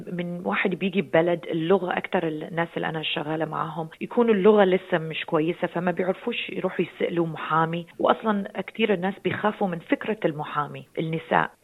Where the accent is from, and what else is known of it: Iraq